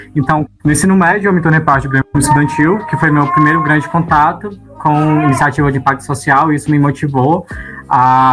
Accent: Santa Quitéria, Ceará, Brazil; now in Fortaleza, Brazil; Eu tenho 19 anos, sou natural da cidade de Santa Quitéria, no Ceará, e atualmente estou morando em Fortaleza, por conta da universidade.

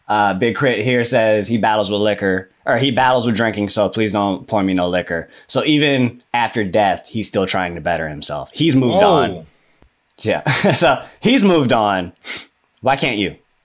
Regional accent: the South, United States; I'm also from the South, and we celebrate death in a different way.

